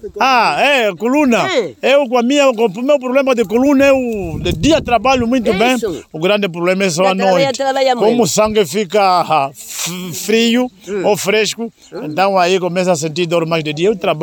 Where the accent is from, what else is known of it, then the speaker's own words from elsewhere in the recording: Caconda, Huíla, Angola; Olha, eu vim de Caconda, fugi a guerra, e então vim aqui no litoral onde não havia guerra, mas escolhi trabalhar a terra.